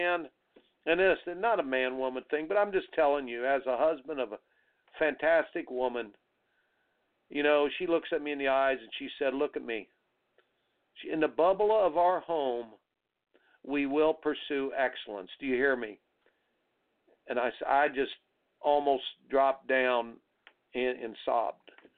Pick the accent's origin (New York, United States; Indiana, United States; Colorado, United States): Indiana, United States; I didn't see the toughness that growing up in Indiana playing on high school basketball.